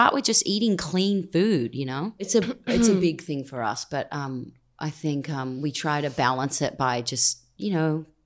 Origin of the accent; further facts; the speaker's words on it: Australia; moved away; we went back to Australia. I'm from Australia, and we went to visit